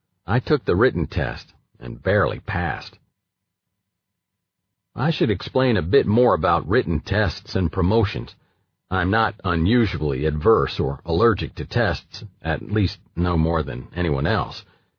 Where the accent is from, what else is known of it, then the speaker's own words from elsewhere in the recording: Texas, United States; I grew up in Texas, so I know warm.